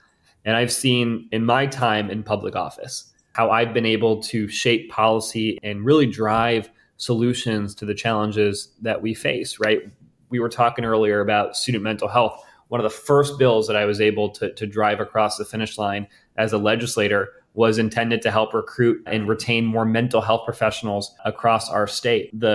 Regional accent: Maryland, United States; I see that as, in my home state and in the United States, as not only something that is an urgent need, but also a tremendous economic opportunity. And so I've partnered with accelerators and businesses in the state of Maryland

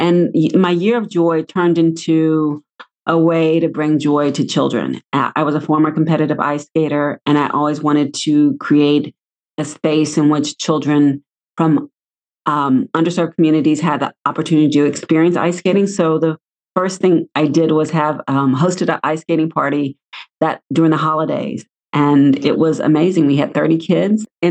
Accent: Houston, Texas, United States; Well, I'm from Houston, so it has to be

